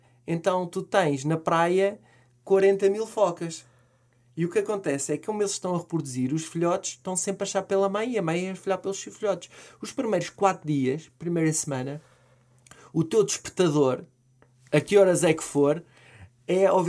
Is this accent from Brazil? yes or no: no; Portugal; Nós somos portugueses, somos à volta de 10, 11 milhões.